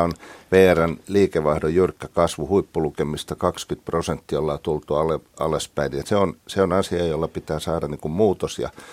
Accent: Kouvola, Kymenlaakso, Finland; No itse tulen Kouvolasta ja asun rautateen lähelle

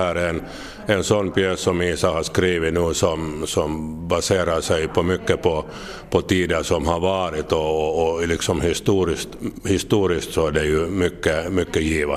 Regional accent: Hindersby, Uusimaa, Finland; jag är ju född här i Hindersby, så jag har ju varit med här från barnbenen, så att säga.

